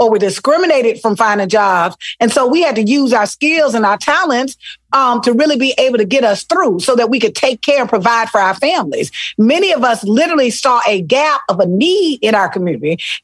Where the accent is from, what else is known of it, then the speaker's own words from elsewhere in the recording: Selma, Alabama, United States; also born or lived in Mobile; Listen, I am from Selma, Alabama. Mobile. Ooh. I spent part of my life in Mobile on the coast. And then the majority of my life in a little city called Selma.